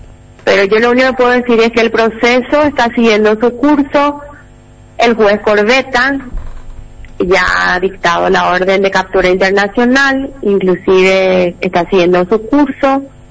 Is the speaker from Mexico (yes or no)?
no; Paraguay; Yo tengo jurisdicción en mi país, la República del Paraguay.